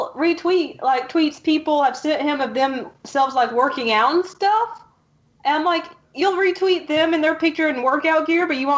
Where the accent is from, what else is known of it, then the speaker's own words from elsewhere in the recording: the South, United States; I'm from the South, after all.